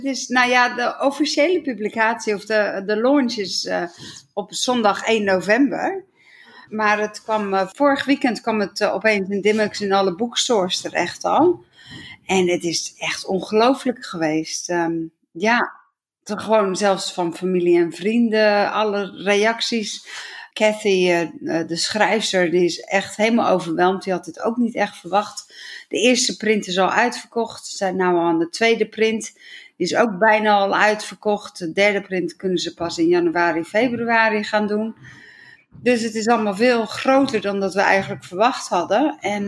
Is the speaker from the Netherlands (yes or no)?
yes; Netherlands; die zinnen die wij als Nederlanders, als we die lezen in het Engels, kunnen we het nog begrijpen.